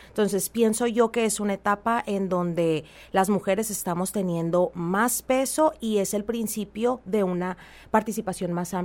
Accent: Mexico; Creo que como empresarios mexicanos, la cultura nos obliga, nos lleva a pensar

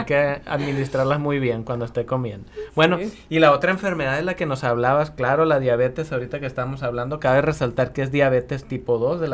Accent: Mexico; a mí me encantan las tortillas, como buen mexicano.

